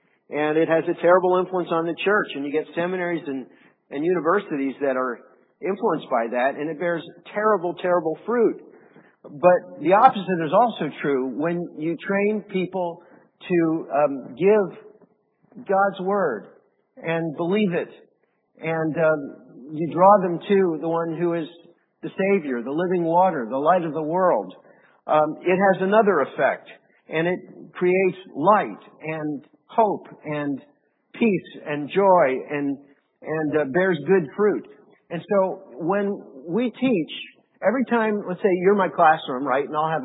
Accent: Colorado, United States; I'm from Colorado, so I never had a lemon tree. Can't grow them out there.

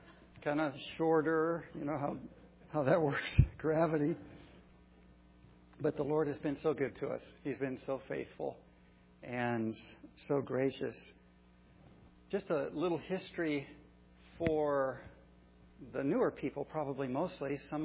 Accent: Florida, United States; born there; You know, that's actually, I was born in Florida. I always said sir and ma'am.

